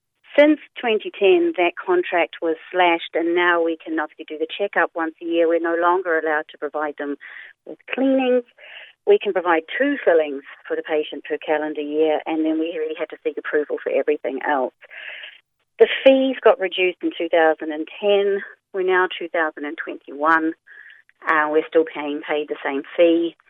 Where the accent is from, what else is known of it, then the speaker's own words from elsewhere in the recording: Carlow, Leinster, Ireland; because I'm from Carlow and know some of the dentists